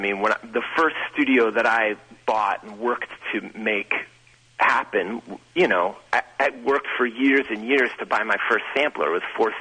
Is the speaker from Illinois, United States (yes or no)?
yes; Chicago, Illinois, United States; Listen, I grew up in Chicago, and I definitely have vivid memories of, Comiskey Park